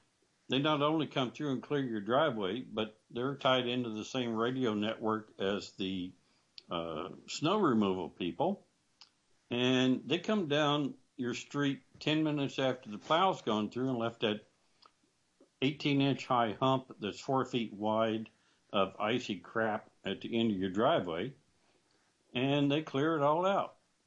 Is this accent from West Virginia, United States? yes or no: yes; West Virginia, United States; I grew up in West Virginia, Bob.